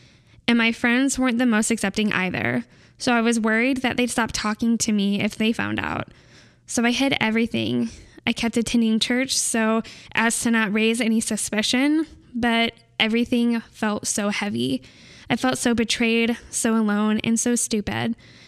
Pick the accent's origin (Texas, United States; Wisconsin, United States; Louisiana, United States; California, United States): California, United States; now in Utah, United States; I'm from Southern California. I'm attending school right now in Utah